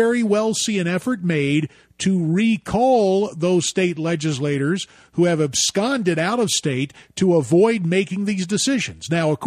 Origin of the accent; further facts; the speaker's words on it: Arizona, United States; But I can tell you here in my home state of Arizona